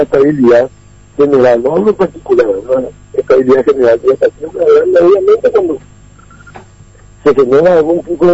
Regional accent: Paraguay; tenemos que hacer fuerza junto a todos los paraguayos

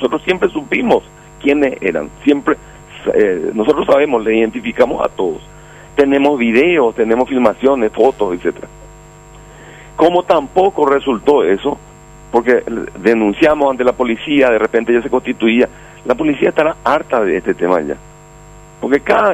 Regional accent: Paraguay; somos paraguayos que hacemos turismo interno nomás.

